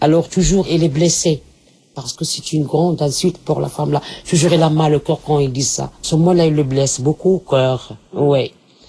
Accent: Casablanca, Casablanca-Settat, Morocco; French is a second language; je suis marocaine, casablancaise.

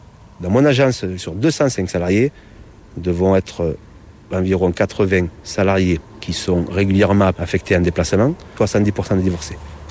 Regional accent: Auvergne-Rhône-Alpes, France; accent: Ain; Donc 01, qui a mon accent, c'est le département de l'Ain.

